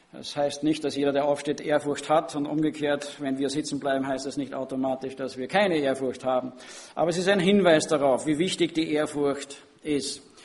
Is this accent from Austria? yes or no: yes; Linz, Upper Austria, Austria; Ich kenne es noch aus meiner Kindheit in der Gemeinde in Linz.